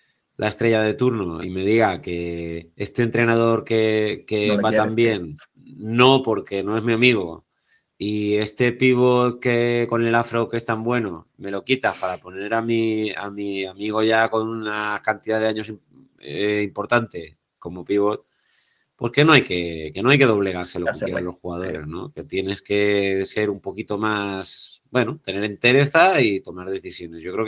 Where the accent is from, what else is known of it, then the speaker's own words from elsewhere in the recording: Valencia, Valencian Community, Spain; repito, yo soy de Valencia, sé lo que es eso